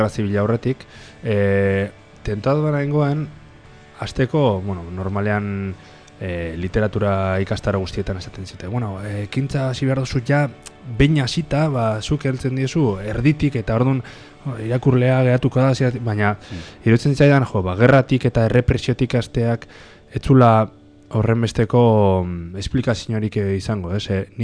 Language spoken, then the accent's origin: Basque; Sodupe, Basque Country, Spain; nire herria dalako eta ondo ezagutzen duterako, ba, Zodupe